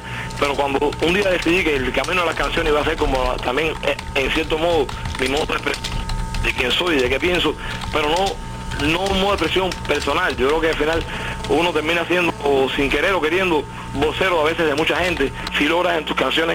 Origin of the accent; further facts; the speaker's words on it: Cárdenas, Matanzas, Cuba; Sí, de Matanza, ya me lo soplaron ya.